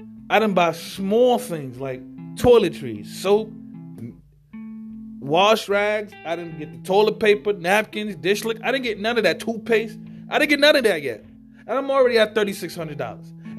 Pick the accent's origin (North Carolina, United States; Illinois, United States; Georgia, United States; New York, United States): New York, United States; Where I'm from New York City.